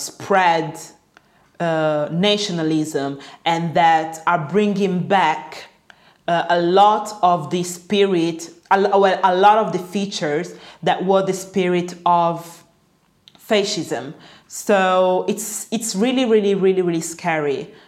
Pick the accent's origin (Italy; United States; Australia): Italy; I used to hear racist things even when I was, you know, a kid growing up in Italy.